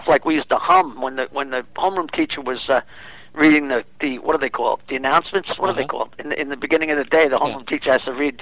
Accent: Long Island, New York, United States; To make it quick as possible, I was born in 1948 on Long Island, and my father and his brother married two sisters, and my father inherited the house.

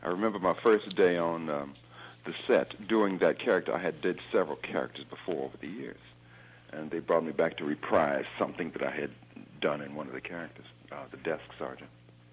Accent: Berkeley, California, United States; moved away as an adult; also born or lived in New York; I'm actually from Berkeley, California. I had left there years ago, headed for New York. I was a theater teacher there.

